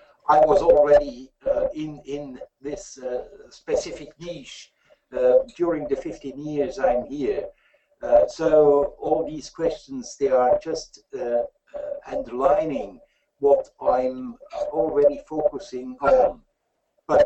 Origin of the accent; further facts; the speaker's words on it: Switzerland; moved away as an adult; now in New Zealand; Yes. Yeah, exactly. I moved over in 2000 from Switzerland to New Zealand.